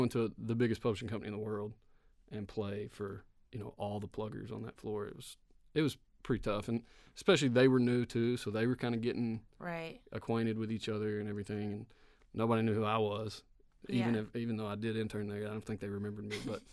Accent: Lawrenceburg, Tennessee, United States; I'm from Lawrenceburg, Tennessee. It's only about an hour and a half south of here. Small town.

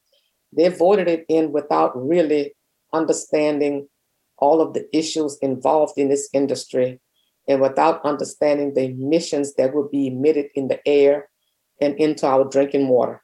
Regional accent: St. James, Louisiana, United States; I'm from St. James, Louisiana.

